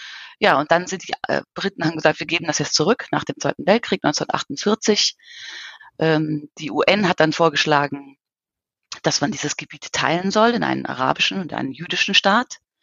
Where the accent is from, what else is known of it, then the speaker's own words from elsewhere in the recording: Hesse, Germany; Er ist etwa so groß wie mein Heimatland Hessen.